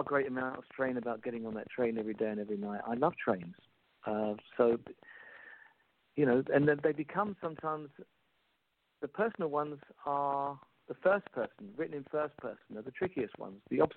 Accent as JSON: {"language": "English", "region": "England", "country": "United Kingdom", "said": "because I'm, you know, being English, you just conditioned pessimist."}